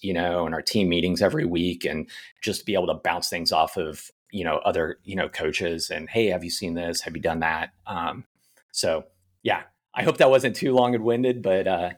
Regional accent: Kansas City, Missouri, United States; growing up in Kansas City and racing across Kansas and Missouri and Oklahoma, I mean, I was used to it.

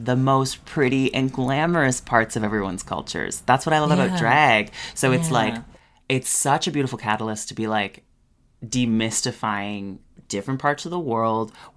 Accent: Canada; We get asked this a bit, being Canadian queens.

